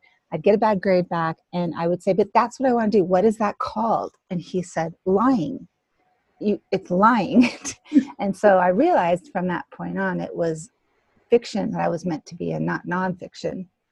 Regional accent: Los Angeles, California, United States; I grew up in Los Angeles, big city girl, and we moved here, and I knew nothing about the mountains. I had never seen snow.

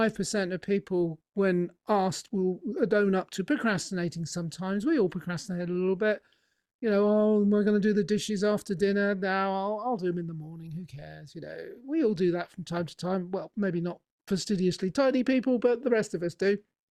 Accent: England, United Kingdom; I'm from England, and he wasn't interested in remote workers at that time.

